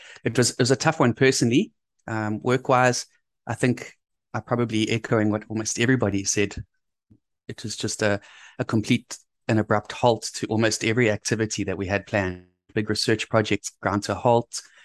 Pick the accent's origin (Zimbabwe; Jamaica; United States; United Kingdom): Zimbabwe; born there; moved away; So I'm an import to the coast. I was born in Zimbabwe, which is a landlocked country.